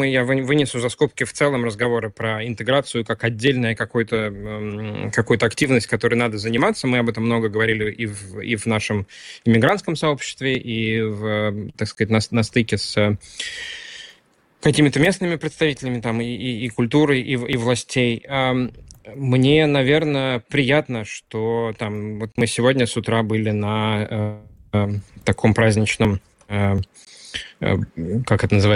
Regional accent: Latvia; мы с гордостью говорим о том, что мы из Латвии, когда мы там где-то не дома.

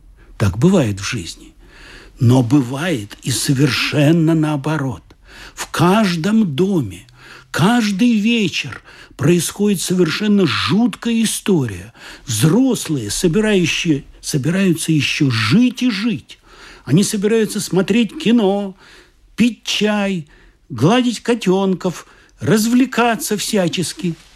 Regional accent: Odesa, Odesa Oblast, Ukraine; Да, я родился в Одессе, но Одесса на меня повлияла, на мое творчество.

